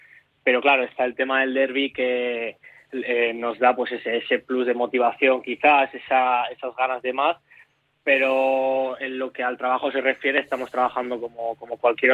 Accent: Barakaldo, Basque Country, Spain; soy de aquí, de Baracaldo, de toda la vida

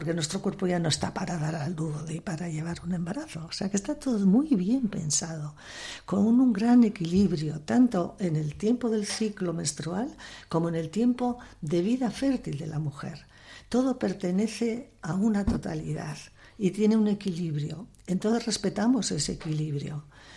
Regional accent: Portugalete, Basque Country, Spain; born there; porque nosotras nacimos en Portugalete

